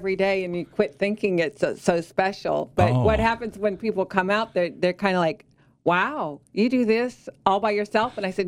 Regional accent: Delavan, Illinois, United States; now in Galesburg, United States; I am originally from Delavan, Illinois, which is a small town south 70 miles south of here.

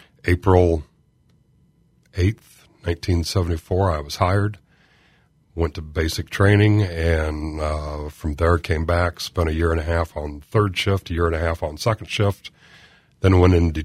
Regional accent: Galesburg, Illinois, United States; I was born and raised in Galesburg, and two houses away from where I was being raised at was a Galesburg police officer that always drove the three-wheel Harley Davidson.

